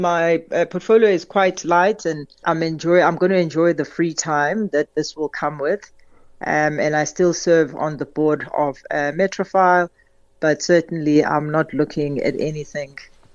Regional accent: South Africa; I would say as a South African, it certainly is our growth trajectory.

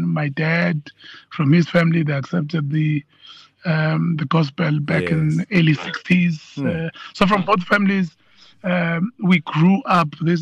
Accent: Nduzuma, KwaZulu-Natal, South Africa; So born and bred in Nduzuma

